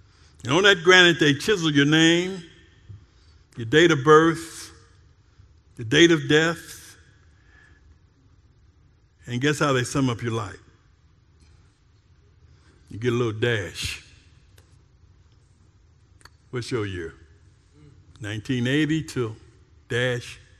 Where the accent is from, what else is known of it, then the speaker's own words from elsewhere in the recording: United States; And as an American, I can tell you I love America.